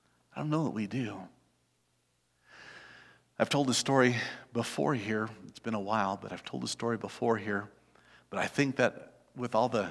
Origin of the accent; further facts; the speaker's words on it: Los Alamos, New Mexico, United States; But I grew up in Los Alamos. I'd never actually met any black people.